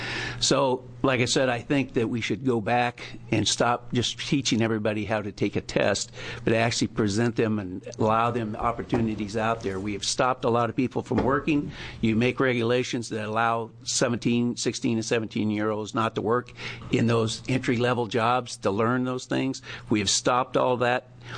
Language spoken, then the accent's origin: English; Oregon, United States; I am part of this system. I grew up here in Oregon. I am part of the K-12.